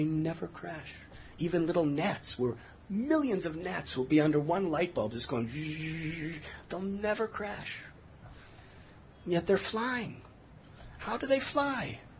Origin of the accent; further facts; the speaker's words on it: Chicago, Illinois, United States; I was brought up in Chicago, north of Chicago. And I remember as a youth in the winter, how much snow.